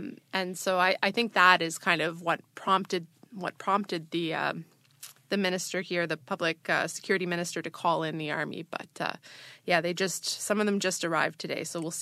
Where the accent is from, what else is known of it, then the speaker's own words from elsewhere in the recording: Prince Edward Island, Canada; I actually happen to be from the eastern part. So I'm from Prince Edward Island, which is like 4 hours away from Halifax.